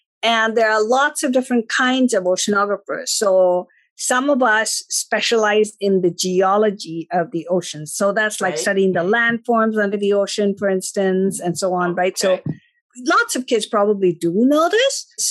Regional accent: India; So when I was growing up, I grew up in India

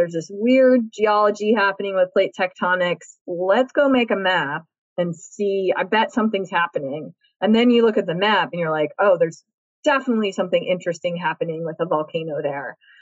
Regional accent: Midwest, United States; I also grew up in the landlocked Midwest.

